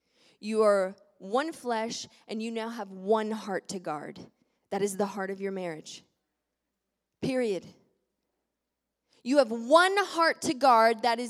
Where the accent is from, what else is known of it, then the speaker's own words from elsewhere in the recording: Southern United States, United States; I was raised in the South, and we're taught this lie as Southern women.